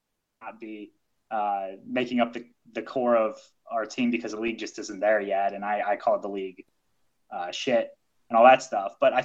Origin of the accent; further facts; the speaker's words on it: United States; Like as an American, ooh, more American stuff.